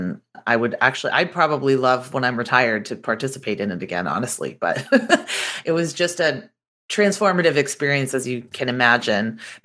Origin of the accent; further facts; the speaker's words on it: Boston, Massachusetts, United States; I actually took a year after college, and I'm from Boston. I went to Boston University.